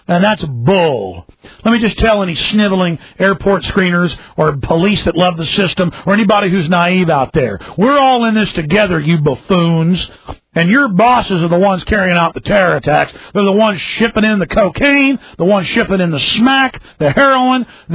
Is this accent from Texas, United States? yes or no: yes; Texas, United States; Not being mean to Southerners or Texans, I'm as Texan as you get.